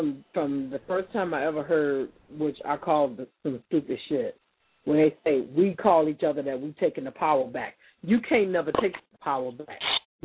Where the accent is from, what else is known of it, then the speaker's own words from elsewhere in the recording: the South, United States; born there; I was born in the South.